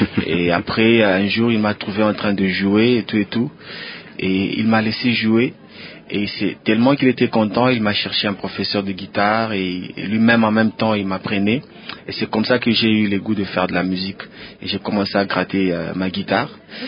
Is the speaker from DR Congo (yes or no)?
yes; Likasi, Haut-Katanga, DR Congo; born there; je suis né à Likasi, une ville montagneuse à 120 km de Lubumbashi. Mm-hmm. Mais en fait, c'est vers l'année 2000 que je suis venu m'installer à Lubumbashi pour raison d'études universitaires.